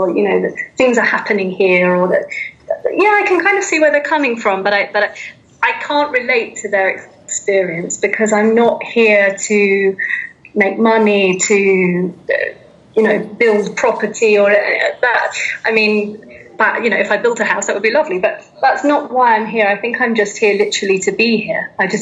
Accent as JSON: {"language": "English", "region": "England", "country": "United Kingdom", "lives_now": "Colombia", "said": "I think I'm very English, and people, Colombians say, oh, you're very English in many ways"}